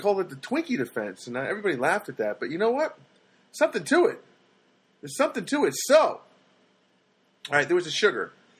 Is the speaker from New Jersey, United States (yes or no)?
yes; New Jersey, United States; Can you tell I'm from New Jersey?